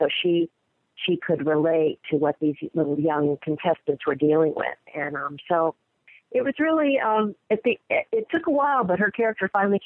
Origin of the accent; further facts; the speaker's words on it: Florida, United States; And I'm from Florida, so that's not quite as deep south as Miss Deep South was